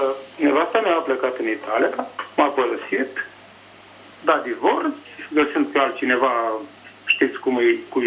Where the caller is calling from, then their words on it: Ciurea, Iași County, Romania; Sunt din Ciurea